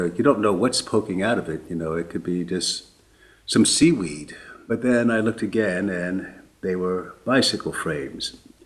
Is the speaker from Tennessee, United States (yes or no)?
no; Englewood, New Jersey, United States; The second confession, I went back to my hometown in Englewood, New Jersey, and I was going to visit my high school.